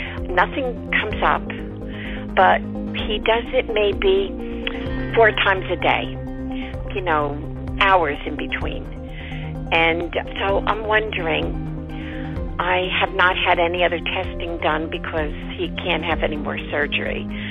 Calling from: New Jersey, United States; I'm from New Jersey.

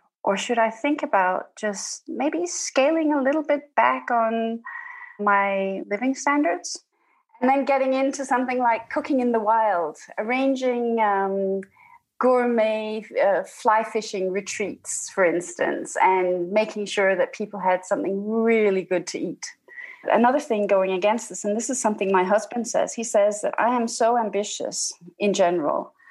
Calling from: Denmark; I'm calling from Denmark.

